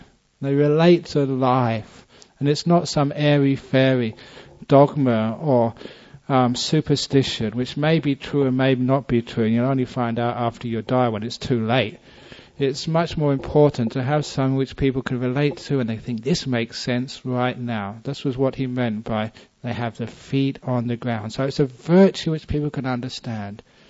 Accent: Acton, London, United Kingdom; born there; I was born in Acton

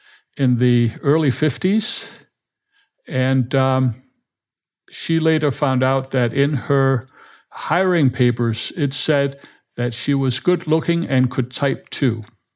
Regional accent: Copenhagen, Capital Region of Denmark, Denmark; I grew up entirely in Denmark.

